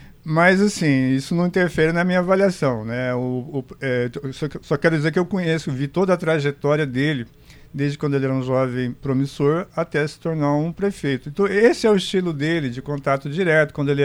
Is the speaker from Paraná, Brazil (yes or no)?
yes; Maringá, Paraná, Brazil; Como eu cresci em Maringá